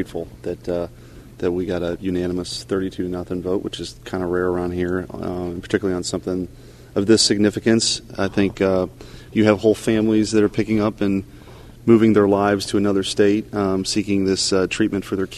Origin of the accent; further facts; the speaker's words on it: Missouri, United States; I was born and raised in Missouri. I don't want to leave the state